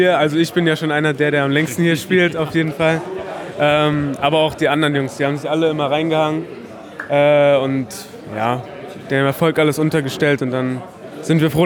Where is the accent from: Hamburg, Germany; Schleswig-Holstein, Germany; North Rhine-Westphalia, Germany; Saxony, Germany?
Saxony, Germany; Leipzig; now in Erfurt, Germany; Ich komme aus Leipzig. Ich habe ab der U17 aber hier gespielt.